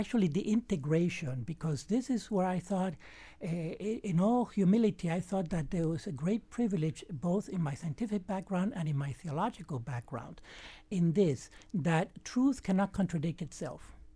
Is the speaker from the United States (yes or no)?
no; Havana, Cuba; My brother and I, my family, we grew up in Cuba, next to the coastline in the outskirts of Havana.